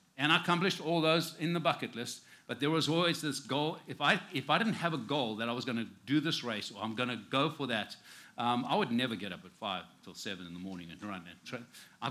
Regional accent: Harare, Zimbabwe; And we are part of an incredible church that was growing up in Harare, Zimbabwe, watching God do incredible things.

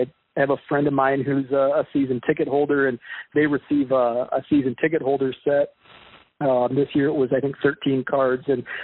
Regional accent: Illinois, United States; I made a big bulk trade with a guy who was actually near my hometown in Illinois

